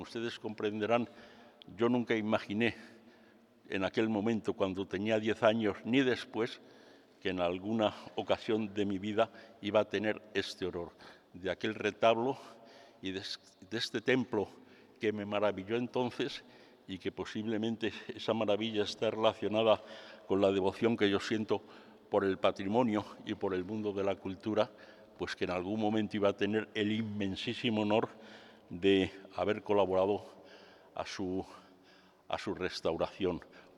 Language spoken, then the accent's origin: Spanish; Béjar, Castile and León, Spain; Como salmantino de Béjar, me siento especialmente honrado